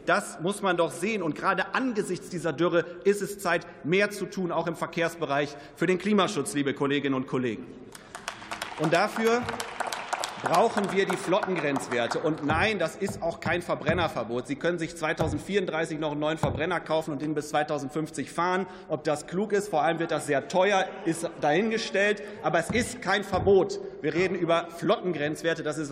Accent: North Rhine-Westphalia, Germany; ich komme vom Land. Ich bin im Münsterland groß geworden

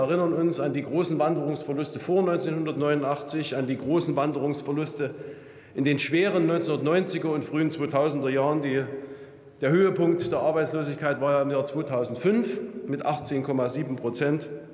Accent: Saxony, Germany; haben mein Heimatbundesland Sachsen und Brandenburg zum Saarland aufgeschlossen

